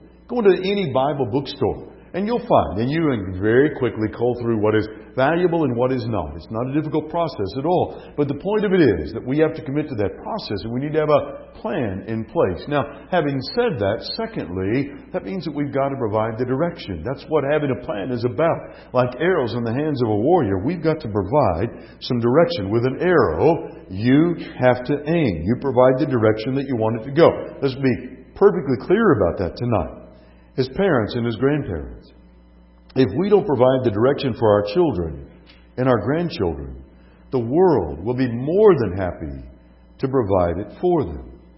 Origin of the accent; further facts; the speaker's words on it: California, United States; When I was a boy growing up in California